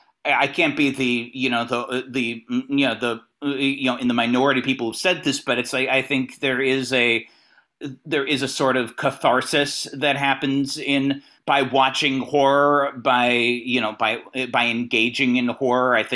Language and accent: English; California, United States; now in Los Angeles, United States; I'm from the NorCal region originally. I've been down here about a little over 10 years.